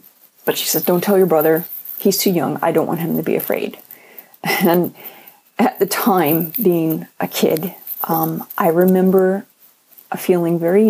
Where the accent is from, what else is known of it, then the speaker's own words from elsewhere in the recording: Louisiana, United States; I grew up in Louisiana in a small town in Lower St. Bernard Parish